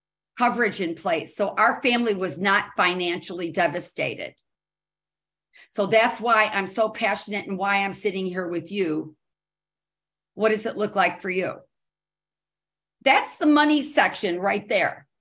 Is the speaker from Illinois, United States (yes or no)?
yes; Chicago, Illinois, United States; born there; now in Dallas, United States; I was born in Chicago and I moved to Dallas. So I guess I'm a Texan.